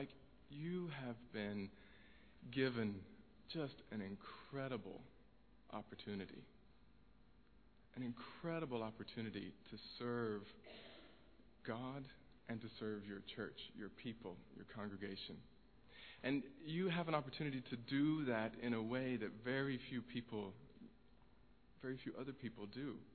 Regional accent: Indianapolis, Indiana, United States; I am American. I grew up in a city called Indianapolis. It's near Chicago, for those of you who are somewhat familiar with that part of America.

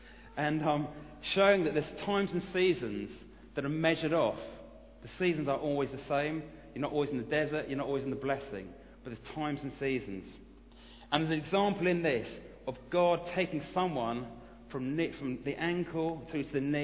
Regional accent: Chorleywood, East of England, United Kingdom; Growing up in Chorleywood

